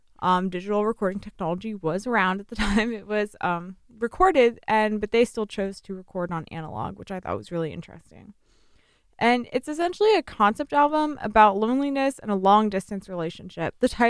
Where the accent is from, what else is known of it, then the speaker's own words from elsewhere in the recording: Virginia, United States; I'm from Northern Virginia, so D.C. region, and there's also a reference to the Northern Virginia region